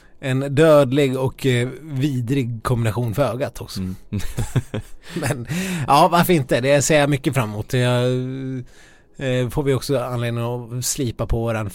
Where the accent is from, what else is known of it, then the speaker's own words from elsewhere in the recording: Ludvika, Dalarna County, Sweden; Och sen åker jag hem till ja, utanför Ludvika där jag kommer ifrån